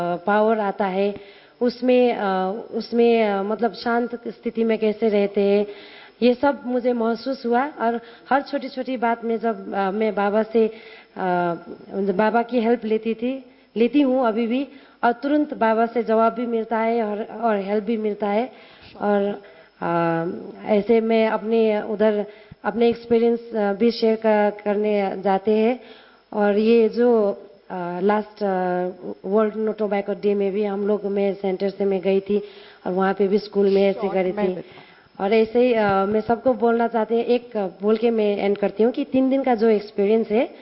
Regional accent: Nepal; मैं नेपाल से हूँ और नेपाल धरान में स्थित BP Koirala institute of health sciences में पैथोलॉजिस्ट के पोस्ट दौर से काम करती हूँ।

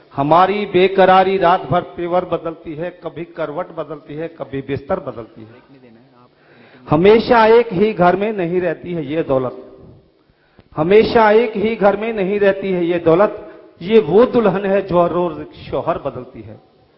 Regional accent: Bhusawal, Maharashtra, India; मैं महाराष्ट्र भुसावल से हूं।

